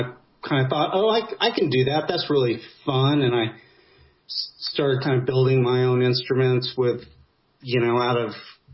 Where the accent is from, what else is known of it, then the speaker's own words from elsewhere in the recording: Albuquerque, New Mexico, United States; I'm from Albuquerque, New Mexico.